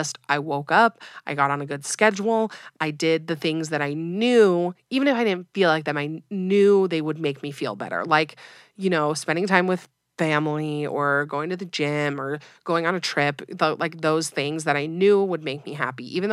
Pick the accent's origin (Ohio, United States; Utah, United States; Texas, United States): Utah, United States; I'm from Utah, have lived here my whole life.